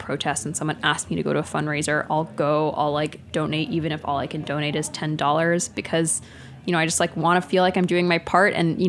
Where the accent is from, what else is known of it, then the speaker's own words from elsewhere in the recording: Texas, United States; didn't think about the fact that I was from Texas and that I could make political change.